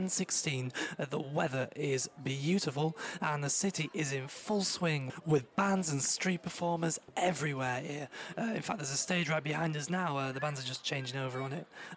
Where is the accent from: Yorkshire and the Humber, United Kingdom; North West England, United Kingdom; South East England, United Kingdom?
Yorkshire and the Humber, United Kingdom; Sheffield; At my hometown.